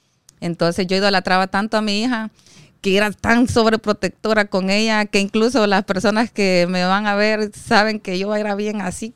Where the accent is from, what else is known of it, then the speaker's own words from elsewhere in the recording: El Salvador; moved away; yo vine huyendo de El Salvador, de muchas cosas que son muy delicadas hablarlas.